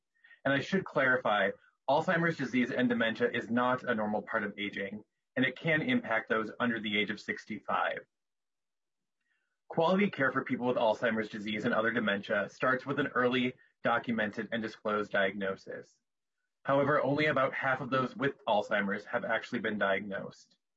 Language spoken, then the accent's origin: English; Alexandria, Minnesota, United States; I'm from Alexandria, Minnesota.